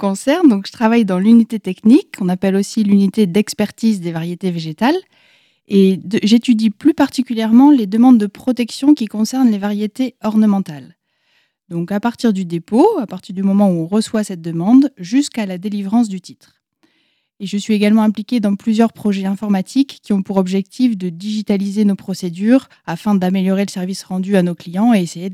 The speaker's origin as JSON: {"language": "French", "region": "northern France", "country": "France", "lives_now": "Angers, France", "said": "je suis française, originaire du nord de la France. J'habite maintenant à Angers depuis 15 ans environ avec ma famille"}